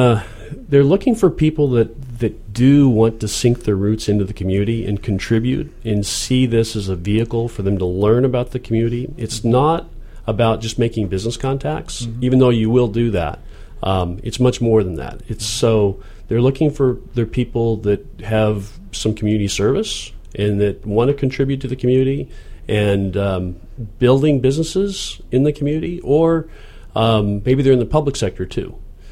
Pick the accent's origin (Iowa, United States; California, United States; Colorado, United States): Colorado, United States; I'm from Colorado.